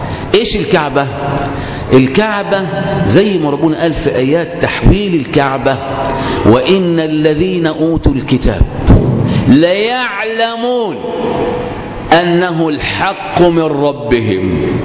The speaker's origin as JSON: {"language": "Arabic", "country": "Egypt", "said": "عندنا في مصر يوم 15 شعبان بسطب"}